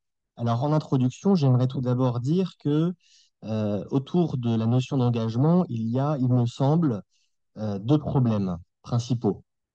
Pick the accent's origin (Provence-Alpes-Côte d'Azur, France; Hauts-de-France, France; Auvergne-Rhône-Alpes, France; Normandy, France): Auvergne-Rhône-Alpes, France; Lyon; now in Paris, France; Je suis de Lyon à l'origine, donc maintenant je vis à Paris et dans l'Aisne.